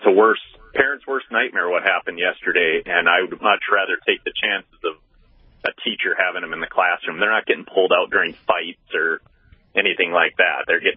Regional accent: North Dakota, United States; also born or lived in Colorado; I'm new to North Dakota. I'm born and raised in North Dakota, but moved to Colorado for 20 years.

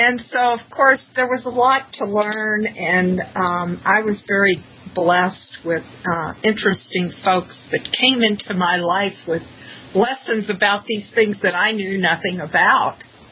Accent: Kentucky, United States; I grew up in Kentucky, and back then, you know, vegetarian was unheard of.

